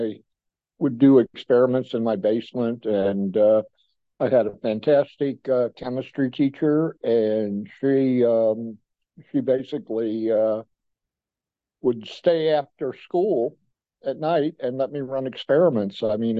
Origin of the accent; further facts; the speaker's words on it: Ohio, United States; My family, I was an only child. I grew up in Ohio, with a lot of relatives.